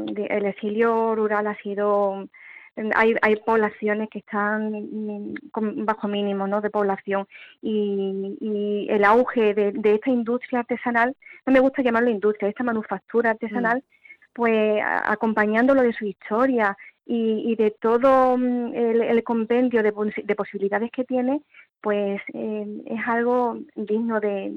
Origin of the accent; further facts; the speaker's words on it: Castilblanco de los Arroyos, Andalusia, Spain; Yo soy de Castilblanco de los Arroyos, tengo mi taller aquí en Castilblanco, en Castilblanco de los Arroyos